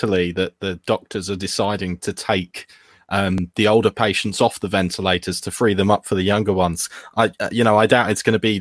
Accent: Birmingham, West Midlands, United Kingdom; I'm not really good at this stuff, but I guess Birmingham. I'm from Birmingham.

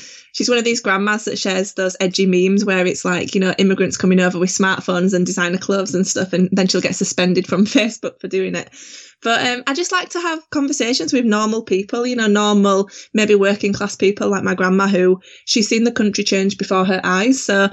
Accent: Yorkshire and the Humber, United Kingdom; we used to go on holiday to Scarborough, seaside, because I'm from Yorkshire.

